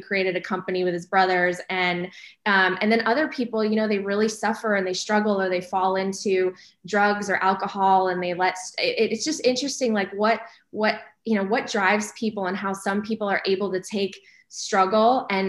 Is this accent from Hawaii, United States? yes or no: no; Chicago, Illinois, United States; I grew up outside of Chicago in a suburb, and, you know, parents really ingrained the importance of education for me.